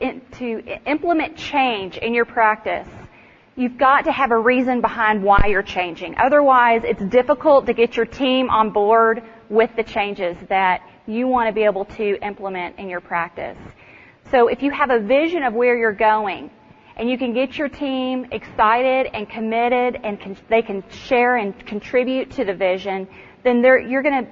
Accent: Dallas, Texas, United States; I'm from Dallas, but I don't know. There's something about Colorado weather that just makes me want to be outdoors.

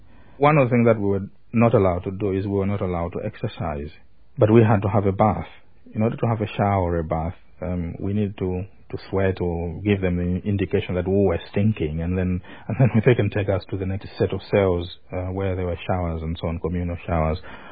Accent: Malawi; English is a second language; now in England; I come from Malawi. I live in England in exile.

